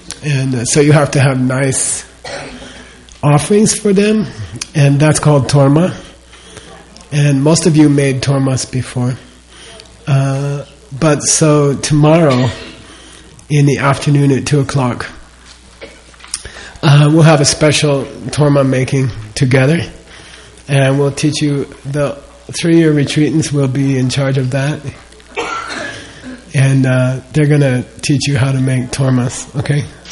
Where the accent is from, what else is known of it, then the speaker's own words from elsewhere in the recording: United States; And, you know, I grew up in America, and we don't believe in superstition very much.